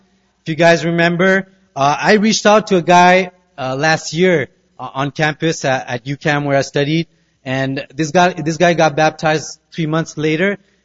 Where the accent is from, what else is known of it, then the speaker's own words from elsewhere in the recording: Montreal, Quebec, Canada; accent: Quebecois; I myself have grown up in Quebec. I was born in Montreal, raised by two Pakistani parents who immigrated from Pakistan. So I studied my whole life in French. So I do have a bit of a Quebecois accent myself